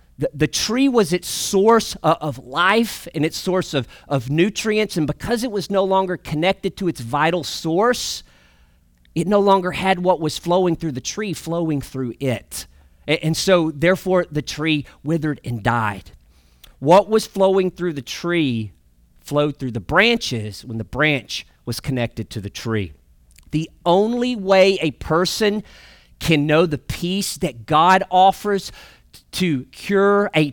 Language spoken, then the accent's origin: English; Arkansas, United States; I grew up in Northeast Arkansas. Our house was situated on about an acre of land, and there were about 100 pine trees that surrounded our house.